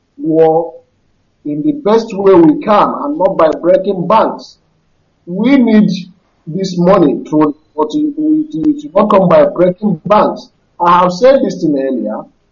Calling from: Jakarta, Indonesia; I am calling from Jakarta, Indonesia.

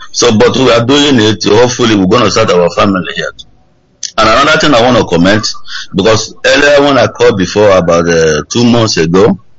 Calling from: Canada; I'm calling from Canada.

